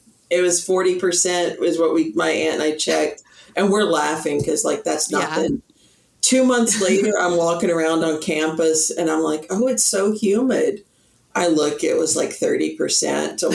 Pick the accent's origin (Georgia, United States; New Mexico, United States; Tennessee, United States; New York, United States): Tennessee, United States; I'm from Tennessee originally, so I don't miss the humidity that much, though.